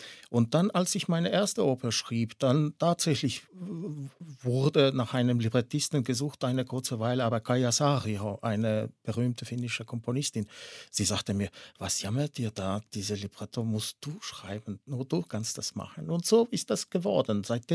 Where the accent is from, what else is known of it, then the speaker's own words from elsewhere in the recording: Tallinn, Harju County, Estonia; born there; German is a second language; Minona ist ja aufgewachsen in Tallinn, in derselben Stadt, wo ich geboren worden war.